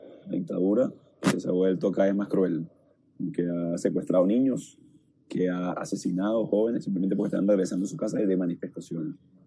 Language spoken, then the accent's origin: Spanish; Venezuela; Nosotros estamos dispuestos soberanamente como venezolanos